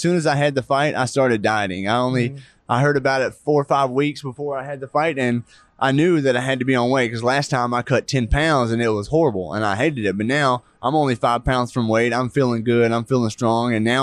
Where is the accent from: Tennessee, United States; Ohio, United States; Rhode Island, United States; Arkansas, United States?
Arkansas, United States; just the fact that I'm from Arkansas, I come from a logging background. I'm pretty much a nobody here, you know